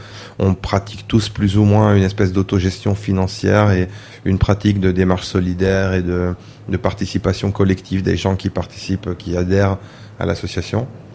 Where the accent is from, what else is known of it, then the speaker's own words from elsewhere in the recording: Rome, Lazio, Italy; French is a second language; D'abord, moi, je viens de Rome, en Italie, et là aussi, il y avait tout plein d'ateliers.